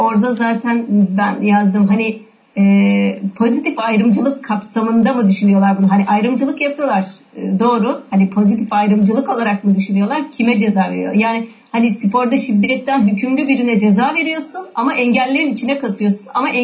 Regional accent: Ardahan, Ardahan Province, Turkey; born there; 1977 Ardahan'da doğumluyum.

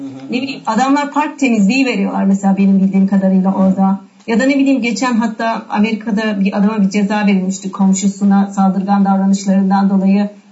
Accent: Ardahan, Ardahan Province, Turkey; born there; 1977 Ardahan'da doğumluyum.

